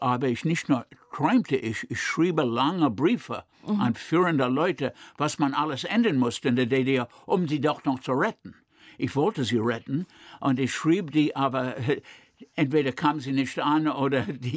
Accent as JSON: {"language": "German", "country": "United States", "said": "ich war und blieb Amerikaner. Ich konnte doch nicht Deutsche werden, habe ich gedacht. Ich sah mich als Amerikaner immer."}